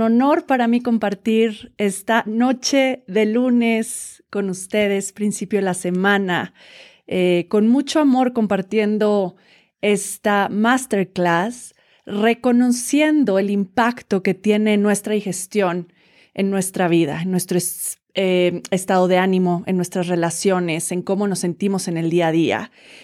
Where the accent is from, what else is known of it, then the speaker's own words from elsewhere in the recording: Cholula, Puebla, Mexico; Soy de Puebla, de Cholula, radico aquí en Cholula